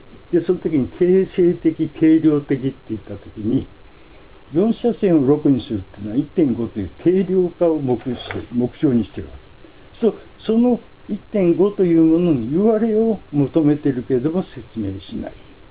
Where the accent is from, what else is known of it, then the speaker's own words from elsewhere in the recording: Sapporo, Hokkaido, Japan; 私もあの札幌出身で中学高校のみんなこれ同期の仲間で